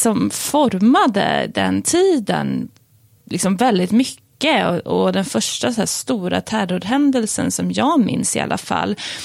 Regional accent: Stockholm, Stockholm County, Sweden; born there; Och jag är faktiskt också född i Stockholm. Jag är säkert lite äldre än vad du är

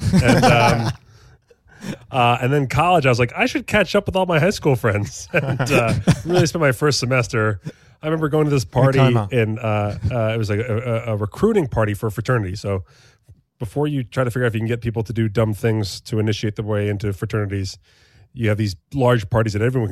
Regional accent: United States; As you know, as an American, we hate losing anything

